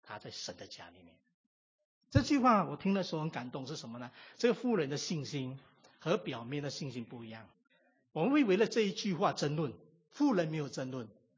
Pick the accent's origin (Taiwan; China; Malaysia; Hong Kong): Malaysia; Kulai, Johor; 我现在马来西亚古莱长大，马来西亚古莱长大，你们有去过古莱吗？